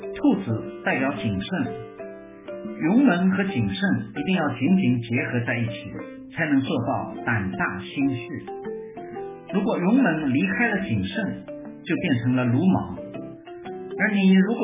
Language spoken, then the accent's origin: Chinese; China; 我们中国人有十二生肖，这是我们中国特有的民俗文化的一部分